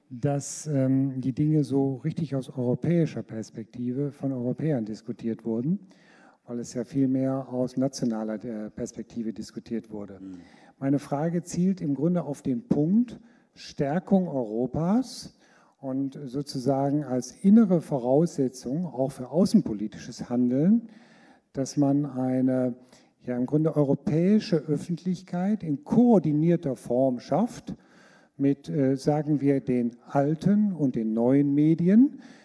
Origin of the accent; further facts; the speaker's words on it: Essen, North Rhine-Westphalia, Germany; ich bin Essener Bürger.